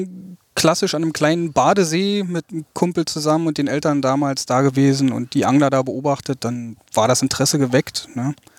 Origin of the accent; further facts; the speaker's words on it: Berlin, Germany; born there; Genau, also ich komme aus Pankow, bin da geboren, wohne mittlerweile auch wieder in Pankow, bin immer mal wieder ein bisschen hin und her gezogen, so in Berlin und ja, jetzt mit Frau und Kind sind wir wieder in Pankow